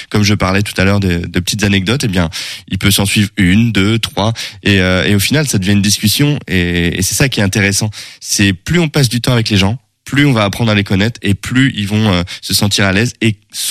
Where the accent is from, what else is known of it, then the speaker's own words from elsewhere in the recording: Brittany, France; now in Angers, France; En fait, j'habite à Angers depuis 2018, parce que de base, je suis breton.